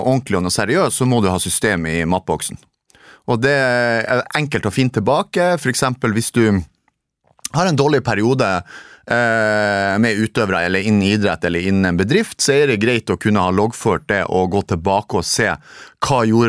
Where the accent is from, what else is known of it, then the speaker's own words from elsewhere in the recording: Narvik, Nordland, Norway; moved away as an adult; Jeg husker at når jeg flyttet bort fra Narvik og når jeg ble sånn 30 år